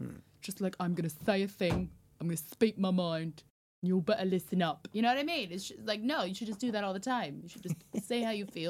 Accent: Alaska, United States; Yeah, I'm from Alaska.

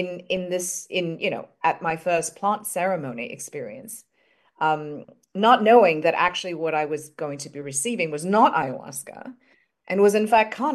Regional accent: Hong Kong; growing up in Hong Kong, and at this point, I'm still in Hong Kong. And we're just and coming from a Chinese family

